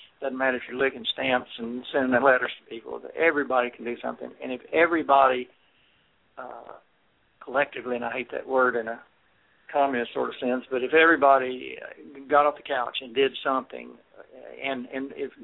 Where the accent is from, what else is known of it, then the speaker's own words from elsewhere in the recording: Texas, United States; And I wanted to end the film with a dramatic note, which, as a Texan, six generations of the Alamo kind of comes to heart.